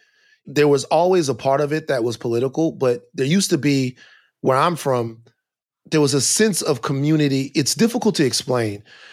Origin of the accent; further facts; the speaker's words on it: Baton Rouge, Louisiana, United States; I'm from Louisiana, born and raised Baton Rouge. We talked about that. Man, it's just different. It really is different.